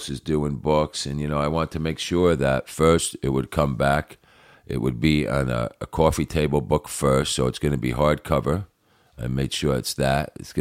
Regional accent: New Jersey, United States; born or raised there

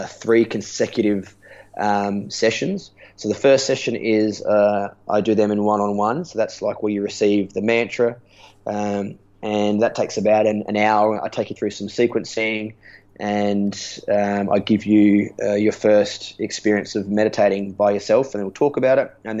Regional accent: Adelaide, South Australia, Australia; I'm from Adelaide, so there's people in Adelaide, if there's enough people, I'll fly and teach.

